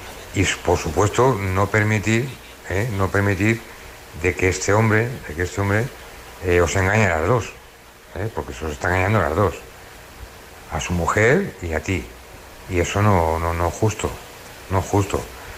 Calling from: Móstoles, Community of Madrid, Spain; de Móstoles.

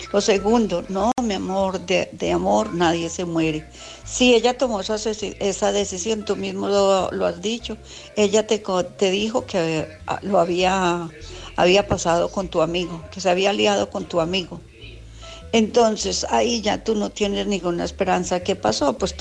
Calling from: Alicante, Valencian Community, Spain; de Alicante.

